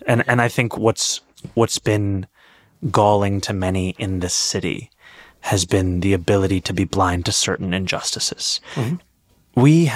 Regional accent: United States; And part of that is because, especially as an American, thinking of the importance of a state which enshrines equal rights within it.

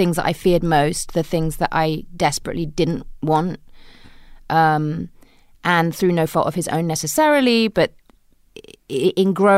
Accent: London, United Kingdom; born there; also born or lived in Zambia; I was born in London. On a very brief trip back to London, we were living in Zambia. My family.

